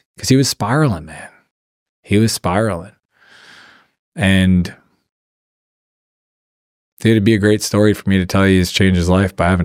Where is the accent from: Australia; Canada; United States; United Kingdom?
Canada; East Coast; I'm Canadian. I grew up in the East Coast.